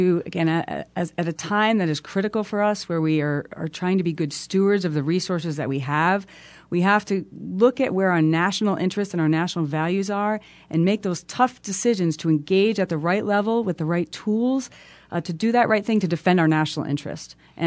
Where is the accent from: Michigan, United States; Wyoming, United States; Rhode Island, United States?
Rhode Island, United States; Warwick; I grew up in Warwick, Rhode Island. I'm the youngest of five children, and my father died suddenly when I was 12 years old.